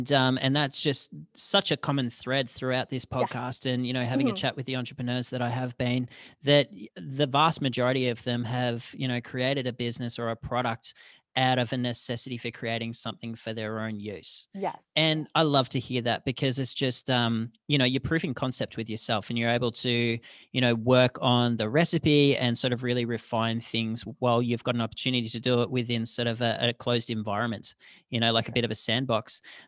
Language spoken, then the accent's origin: English; Bendigo, Victoria, Australia; the small country town that I grew up in Bendigo.